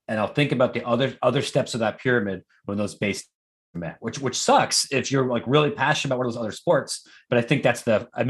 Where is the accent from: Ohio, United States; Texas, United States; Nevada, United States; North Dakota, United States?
Ohio, United States; Columbus; now in Chicago, United States; I live in Chicago. I'm from Columbus.